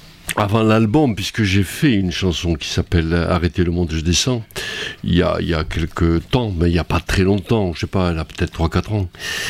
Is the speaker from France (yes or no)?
yes; Mazamet, Occitanie, France; now in Toulouse, France; Je suis tarné d'origine, oui, voilà.